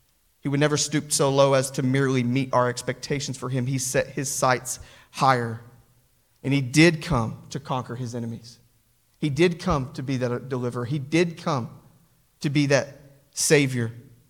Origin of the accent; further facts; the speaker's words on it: Knoxville, Tennessee, United States; born there; As a Tennessee fan, it's like, man, I am orange through and through. I was born in Knoxville, like, you know.